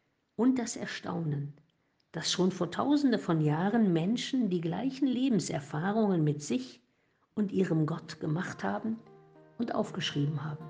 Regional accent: Germany; in meiner Zeit als Jugendliche in der DDR

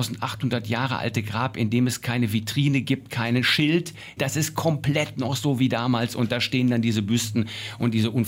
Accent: North Rhine-Westphalia, Germany; now in Cologne, Germany; Also ich komme selbst aus dem Ruhrgebiet, ich habe sehr lange im Ausland gelebt und dann verschlug es uns hierher

